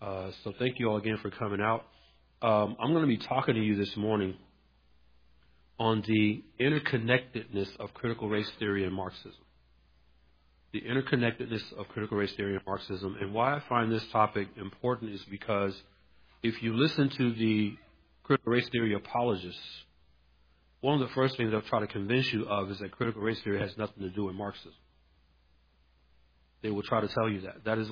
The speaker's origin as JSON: {"language": "English", "town": "Atlanta", "region": "Georgia", "country": "United States", "said": "So I'm originally from Atlanta. We say pecan there."}